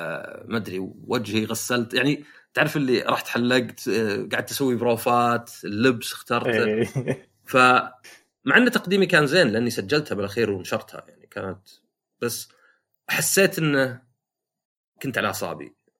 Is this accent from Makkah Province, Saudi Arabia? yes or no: no; Riyadh, Riyadh Province, Saudi Arabia; لأن عندنا في الرياض، في السعودية 7 مدن